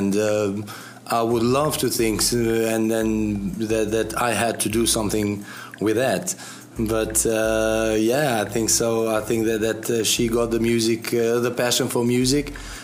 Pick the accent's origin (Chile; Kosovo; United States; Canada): Kosovo; I grew up in Yugoslavia. When Kosovo was part of Yugoslavia, and it was a completely different setup at that time